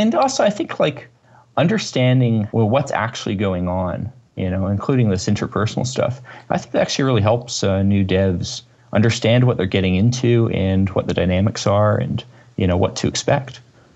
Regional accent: Toronto, Ontario, Canada; born or raised there

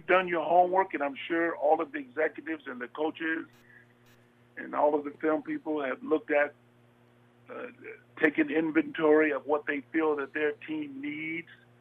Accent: Michigan, United States; and I was from Michigan, and away I went to New York.

